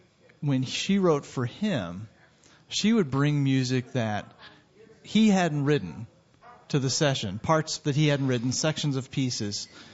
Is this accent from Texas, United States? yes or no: yes; Houston, Texas, United States; I'm from Houston.